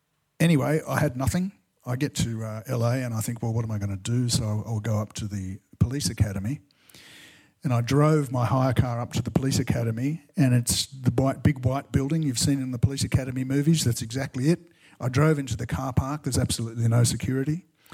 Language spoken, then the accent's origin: English; Australia; I said, oh, well, I'm an Australian writer.